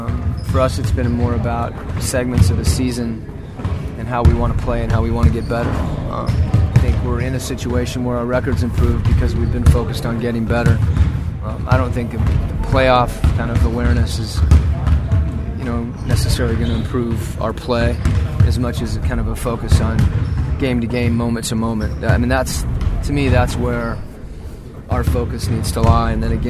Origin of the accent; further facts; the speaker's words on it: Seattle, Washington, United States; but it was in Seattle, which was my hometown, which was a pretty special opportunity.